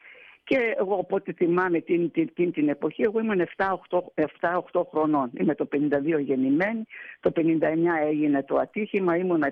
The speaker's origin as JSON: {"language": "Greek", "town": "Beloiannisz", "region": "Fejér", "country": "Hungary", "tie": "born or raised there", "also_born_or_lived": "Budapest, Hungary", "said": "και έτσι βρέθηκαν στην Ουγγαρία και συγκεκριμένα στο χωριό Μπελογιάννη. Εκεί γεννήθηκα, στην Βουδαπέστη μάλλον γεννήθηκα, στο χωριό Μπελογιάννη μεγάλωσα, όσπου παντρεύτηκα και έφυγα από το χωριό."}